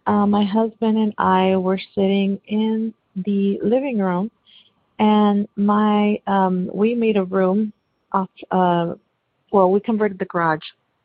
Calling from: Texas, United States; I'm calling from Texas.

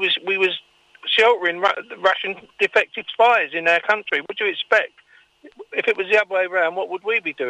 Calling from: Benalmádena, Andalusia, Spain; I'm phoning from Benalmádena.

